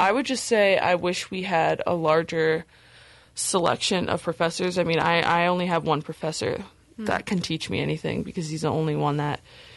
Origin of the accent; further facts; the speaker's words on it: Colonia, New Jersey, United States; My dad owns a office building in my hometown, Colonia, New Jersey.